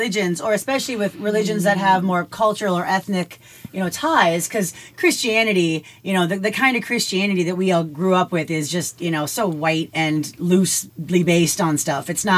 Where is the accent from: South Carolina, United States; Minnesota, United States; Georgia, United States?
Minnesota, United States; But I'm a Minnesotan. Like, you don't understand. This is my culture. This is my identity.